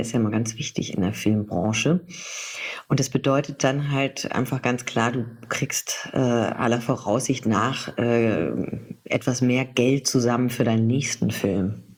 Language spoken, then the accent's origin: German; Munich, Bavaria, Germany; now in Berlin, Germany; Ich wohne aber schon fast so lange in Berlin, wie ich jemals in München gelebt habe. Seit 2000 wohne ich in Berlin.